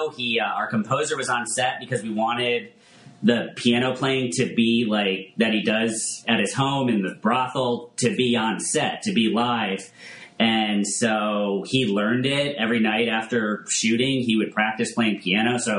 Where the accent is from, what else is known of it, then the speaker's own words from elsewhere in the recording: Saratoga Springs, New York, United States; Yeah, I grew up in Saratoga Springs, and it's a big horse racing town in the summer